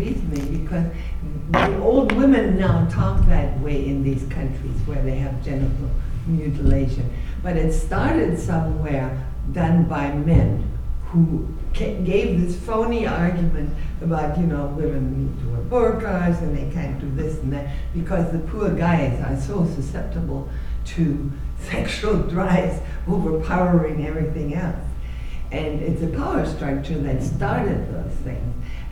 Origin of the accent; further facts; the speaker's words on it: Germany; I grew up in Germany